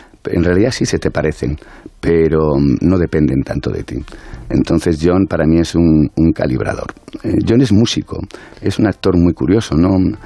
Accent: Riaño, Castile and León, Spain; Yo terminé en Riaño, en mi pueblo, delante de 1,000 personas, el coronel.

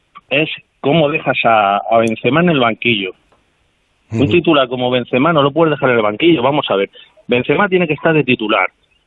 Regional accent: Coslada, Community of Madrid, Spain; Yo soy de Coslada, pero vamos.

